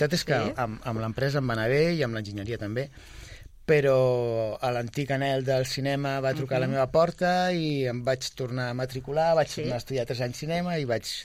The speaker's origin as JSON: {"language": "Catalan", "town": "Sabadell", "region": "Catalonia", "country": "Spain", "tie": "born or raised there", "said": "nosaltres som fills de Sabadell"}